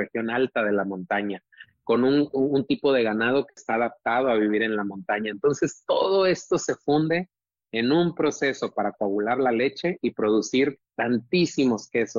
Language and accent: Spanish; Mexico; nosotros como mexicanos tendríamos no solo que conocerla, sino defender nuestro patrimonio gastronómico